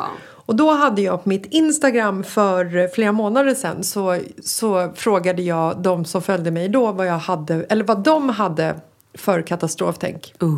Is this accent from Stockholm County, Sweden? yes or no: yes; Bagarmossen, Stockholm County, Sweden; När jag var liten så växte jag upp i Bagarmossen.